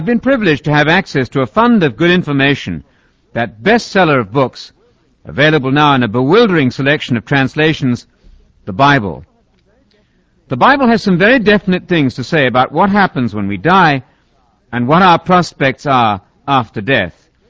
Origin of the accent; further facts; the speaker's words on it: England, United Kingdom; I was about 13, growing up in England.